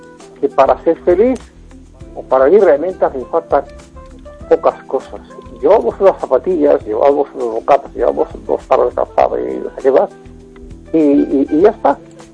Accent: A Coruña, Galicia, Spain; yo soy aquí de Coruña, en Carvalho

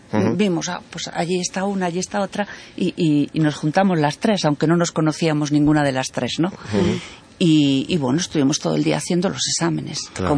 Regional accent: Cobas, Galicia, Spain; yo soy de Cobas

